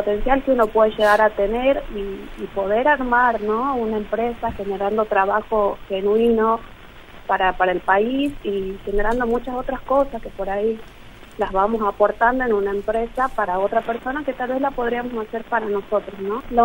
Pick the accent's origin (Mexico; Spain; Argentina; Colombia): Argentina; Jujuy; now in Tucumán, Argentina; yo vivo en Tucumán, soy de Jujuy, o sea, vine a estudiar acá, me quedé